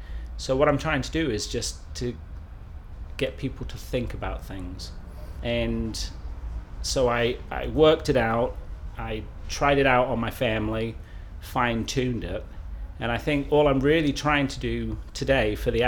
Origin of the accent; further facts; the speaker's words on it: Dunstable, East of England, United Kingdom; born there; now in Manchester, United Kingdom; I'm 50 years old, and I was born in Dunstable, but I live in Manchester now.